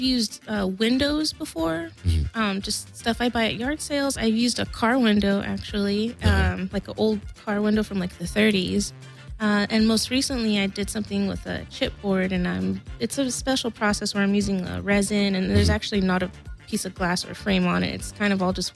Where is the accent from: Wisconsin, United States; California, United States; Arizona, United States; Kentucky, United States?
California, United States; La Puente; I grew up in the San Gabriel Valley, mainly around the La Puente, West Covina area.